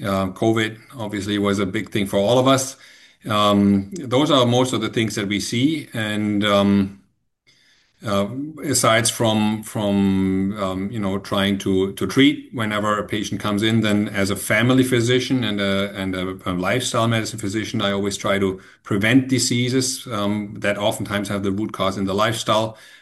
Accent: Germany; moved away as an adult; also born or lived in Ohio; now in United States; I'm originally from Germany. I used to practice there from 2001 to 2008, and then I came to the US and started here after my residency in Cleveland, Ohio.

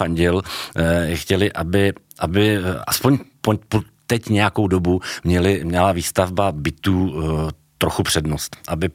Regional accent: Poděbrady, Central Bohemian Region, Czechia; Tak já jsem z Poděbrad, tak na Poděbradsku vím

